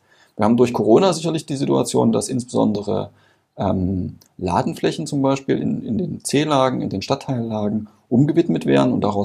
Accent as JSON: {"language": "German", "town": "Dresden", "region": "Saxony", "country": "Germany", "tie": "born there", "said": "das sage ich als geborener Dresdner"}